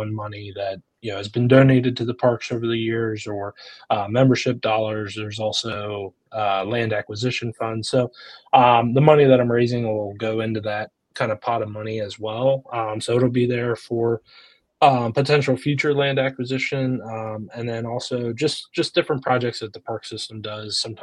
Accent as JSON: {"language": "English", "country": "United States", "tie": "born or raised there", "said": "I grew up in York County, so I grew up in these parks."}